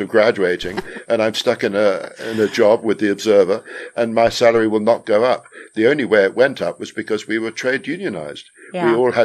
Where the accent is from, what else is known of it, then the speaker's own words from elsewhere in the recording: England, United Kingdom; growing up in England after the Second World War, which is tough.